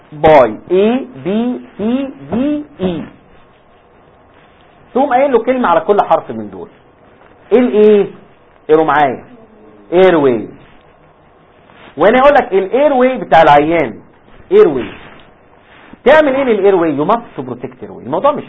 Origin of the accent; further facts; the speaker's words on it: Egypt; والكلام اللي بيحصل عندنا في مصر ده حذافيره